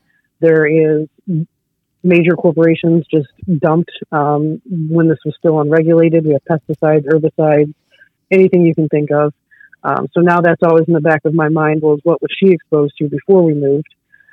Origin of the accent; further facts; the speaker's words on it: St. Louis, Missouri, United States; I actually grew up, my family is a lifelong St. Louisans. We grew up in North County, where most of this waste is concentrated. Grew up playing in Coldwater Creek.